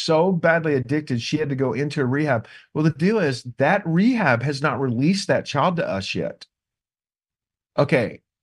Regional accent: Joshua, Texas, United States; I'm a yahoo from Joshua, Texas.

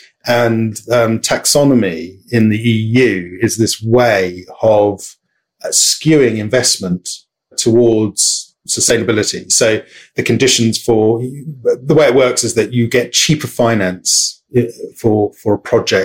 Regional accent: London, United Kingdom; as a Londoner

